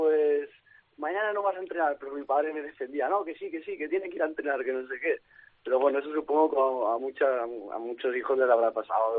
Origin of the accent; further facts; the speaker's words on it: Vilassar de Mar, Catalonia, Spain; Empieza en Vilassar de Mar, allí estuve casi toda mi infancia